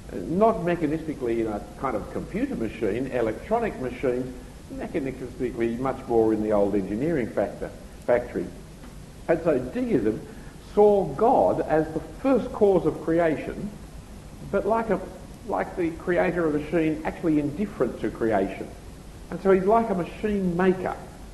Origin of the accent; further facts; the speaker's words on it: Australia; and I'm just an Australian.